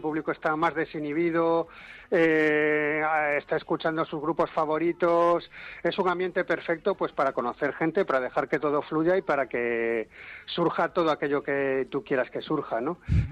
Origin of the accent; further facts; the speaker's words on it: A Coruña, Galicia, Spain; Yo de Coruña, sí